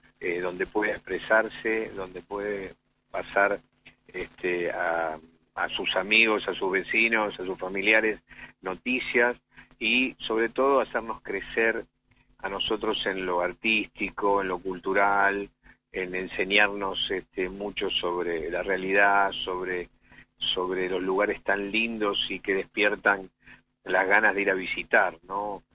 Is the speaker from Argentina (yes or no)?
yes; Argentina